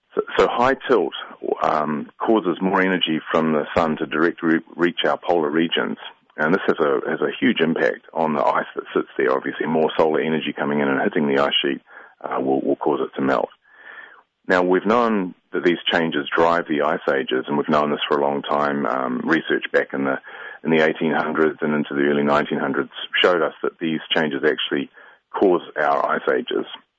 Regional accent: New Zealand; given that I'm from New Zealand.

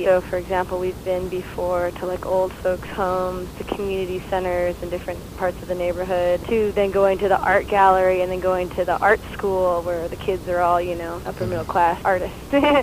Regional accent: Virginia, United States; I'm 23 years old. I'm from Virginia

